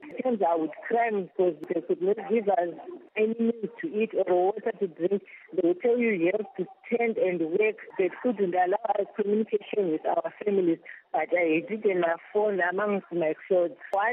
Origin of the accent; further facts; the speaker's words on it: Zimbabwe; now in Kuwait; I came from Zimbabwe to Kuwait.